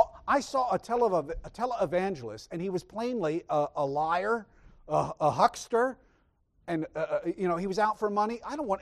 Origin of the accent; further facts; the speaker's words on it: Georgia, United States; also born or lived in Idaho; Just as I tell people I'm from Georgia, because that's where I was raised mostly, though I was actually born in Idaho, of all places, lived there about 5 weeks.